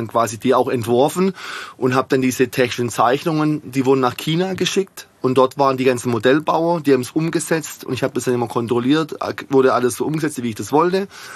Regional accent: Pforzheim, Baden-Württemberg, Germany; Also ich komme ja aus Pforzheim.

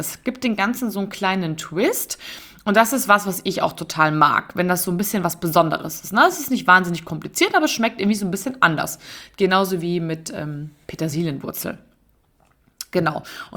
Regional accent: Bavaria, Germany; wie man bei uns in Bayern sagt

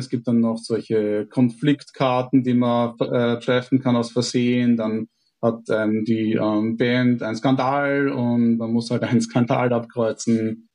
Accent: Styria, Austria; ich komme vom Land, also ich bin aufgewachsen in der Steiermark

